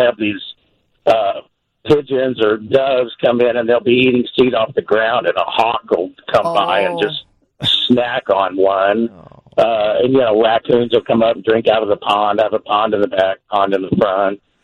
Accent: Kansas City, United States; Since I'm from Kansas City, a lot of people think we're the best.

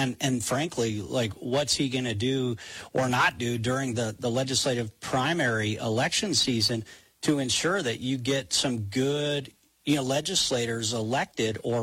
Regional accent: Libby, Montana, United States; growing up as a kid in Libby, Montana, and about a lot of those opportunities that aren't there for kids growing up in Libby anymore.

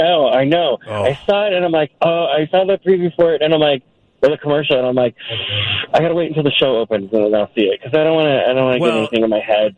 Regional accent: Berwyn, Illinois, United States

